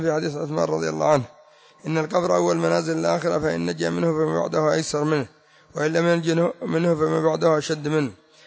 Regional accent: Yemen; الذي يسمونه عندنا في اليمن كرسي الزيدية

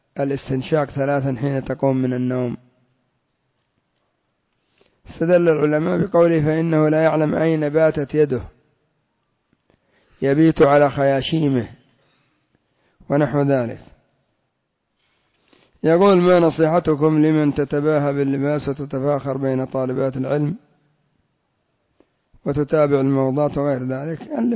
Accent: Yemen; ومنهم عندنا في اليمن هذا المشهور علي الصليحي

